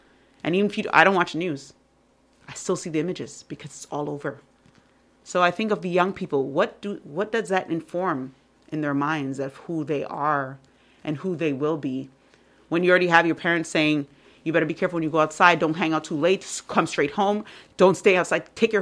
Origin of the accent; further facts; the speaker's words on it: Montreal, Quebec, Canada; I love being Canadian. I love being from Montreal. I grew up and I went to Camp B'nai B'rith. I can spit Hebrew.